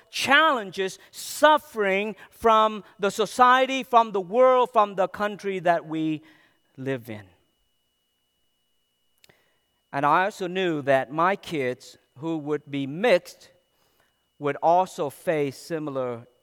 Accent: United States; I grew up in America as an Asian American who experienced, I can tell you, vivid memories.

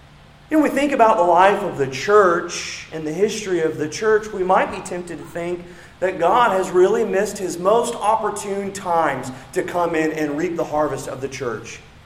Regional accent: Indiana, United States; I thought about this growing up in Indiana, where all the field corn is grown among thousands of acres of corn.

